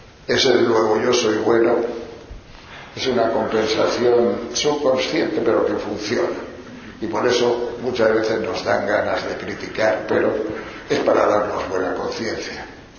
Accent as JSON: {"language": "Spanish", "town": "León", "region": "Castile and León", "country": "Spain", "said": "Claro que había alguno de mi tierra, había 6 o 7 de León, de León de arriba, de León de la montaña"}